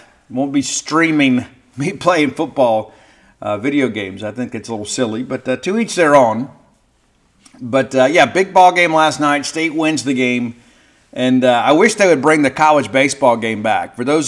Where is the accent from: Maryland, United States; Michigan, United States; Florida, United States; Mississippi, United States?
Mississippi, United States; I'm from South Mississippi. I'm required to get ranch dressing on my salad. And so it is a tenet of being from the 601 that you have to use ranch dressing on everything.